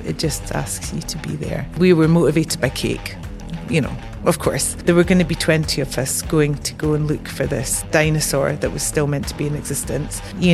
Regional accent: Scotland, United Kingdom; also born or lived in Bristol; now in Cumbria, United Kingdom; I moved to Cumbria from Bristol. So I'm from the northeast of Scotland. So when I was wee, I used to get put into, you know, bodies of water

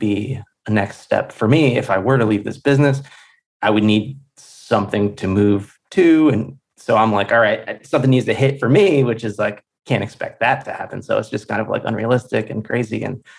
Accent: Philadelphia, Pennsylvania, United States; now in Los Angeles, United States; I'm from Pennsylvania. I'm from Philly, and we met there.

